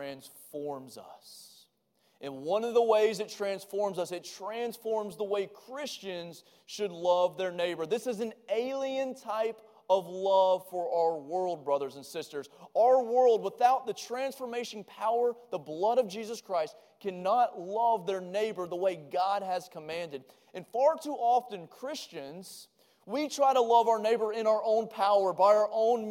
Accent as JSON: {"language": "English", "region": "Georgia", "country": "United States", "tie": "born or raised there", "said": "I grew up in South Georgia, and when I was about to do something dumb, they would always say, don't get caught."}